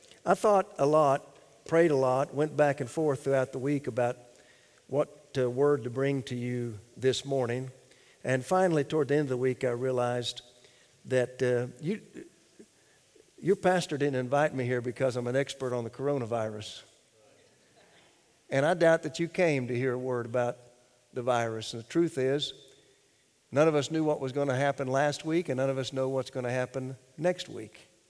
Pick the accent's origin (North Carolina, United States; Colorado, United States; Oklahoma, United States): Oklahoma, United States; Pawhuska; God called me to preach after growing up in Pawhuska